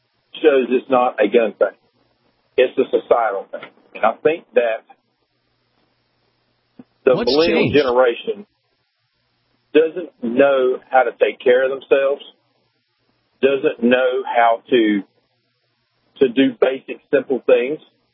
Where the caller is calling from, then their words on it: Statesboro, Georgia, United States; I'm outside of Statesboro, Georgia.